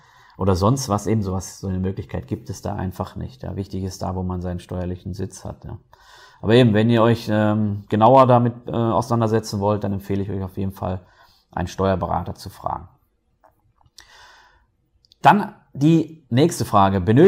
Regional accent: North Rhine-Westphalia, Germany; now in Switzerland; Zum Beispiel die Stadt, wo ich herkomme, das ist eine Stadt im Ruhrgebiet mit 50.000 Einwohnern, die hat keinen eigenen Bahnhof.

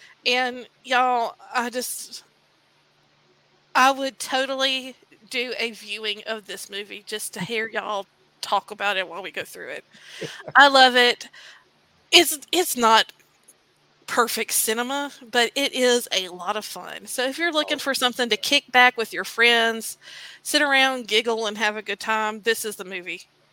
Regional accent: the South, United States; Being a Southerner, that is something people say around here.

